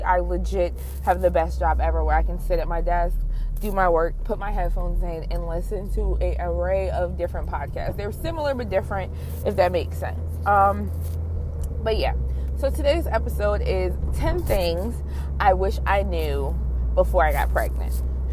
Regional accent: New Jersey, United States; now in Baltimore, United States; I am 27, soon to be 28, originally from New Jersey. My accent sucks, so this is what you're going to get. I currently live in the Baltimore, Maryland area.

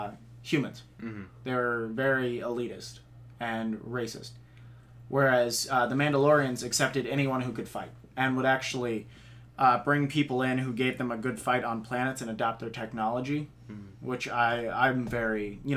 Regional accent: South Dakota, United States; But maybe it's just because I'm from South Dakota and I'm used to seeing, like, you know, like, Native American...

